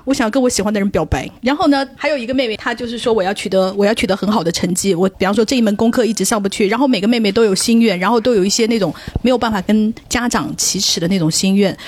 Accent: China

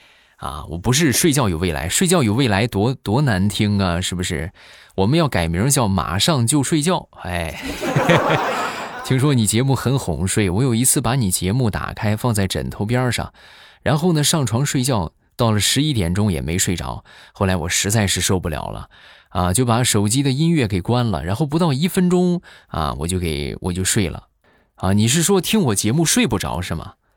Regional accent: Rizhao, Shandong, China; 欢迎大家来我的家乡美丽的海滨城市山东日照。

